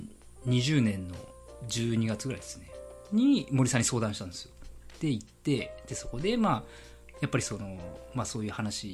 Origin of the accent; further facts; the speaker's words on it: Miyazaki, Japan; 宮崎出身のクライマーの女性の方と会ったんですけど、本当に僕の実家から車で2分ぐらいのところに住んでる女性がいて